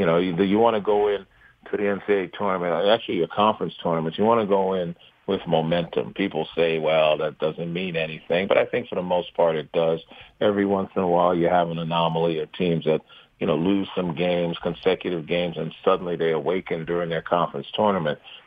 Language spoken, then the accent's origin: English; New York City, New York, United States; also born or lived in Brooklyn / Queens; I was born in Brooklyn, you know, lived in Bed-Stuy, East New York for a while, and then when my father got a city job, we moved to Queens and had our own home, you know, in South Jamaica, Springfield Gardens area.